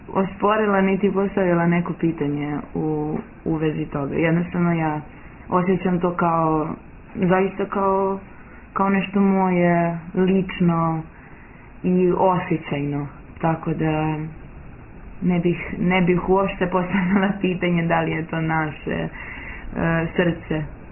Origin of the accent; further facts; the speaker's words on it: Kraljevo, Šumadija and Western Serbia, Serbia; born there; rođena sam u Kraljevu, da. Ali nekako energetski, duhovno, stvarno se poklopim mnogo više ovde. I možda nešto što mi je najviše žao u životu jeste što nemam taj dijalekat